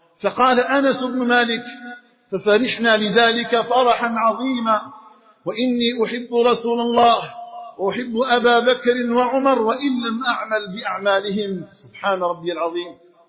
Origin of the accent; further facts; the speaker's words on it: Algeria; اللهم اجعل بلدنا الجزائر آمنا مطمئنا